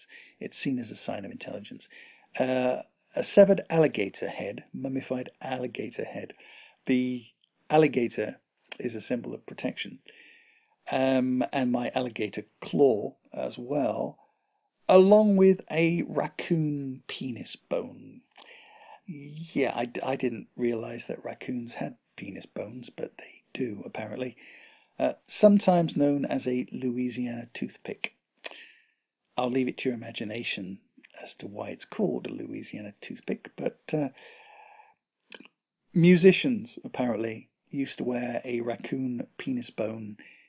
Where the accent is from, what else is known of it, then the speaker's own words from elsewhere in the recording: England, United Kingdom; When I put my hand up and said, I'm from England